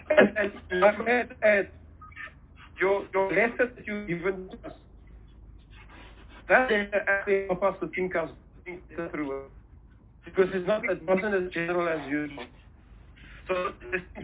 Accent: South Africa; And what we have as South African institutions, whether it's university, whether it's government, about our own data.

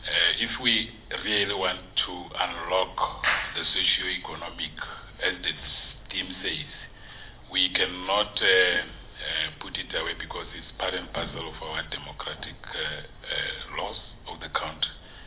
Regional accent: Limpopo, South Africa; I'm from the Valepia community in Limpopo, the Valepia

